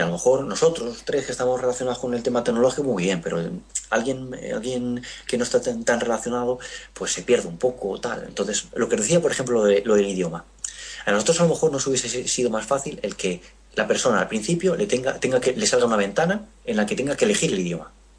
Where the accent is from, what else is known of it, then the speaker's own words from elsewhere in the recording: Toledo, Castilla-La Mancha, Spain; porque yo soy de Toledo, entonces pues es un museo cercano.